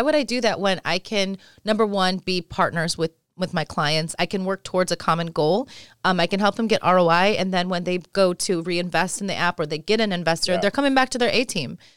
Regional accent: Rochester, New York, United States; I'm from Rochester, so trust me when I say it's a very near and dear story.

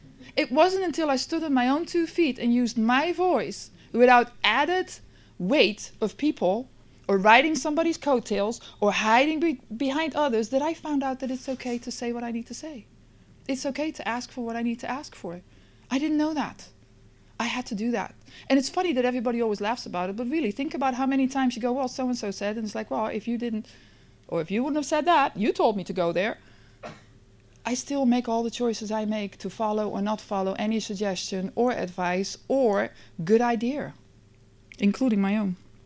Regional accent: Netherlands; I'm from the Netherlands. It works different there. That was my excuse. I'm Dutch.

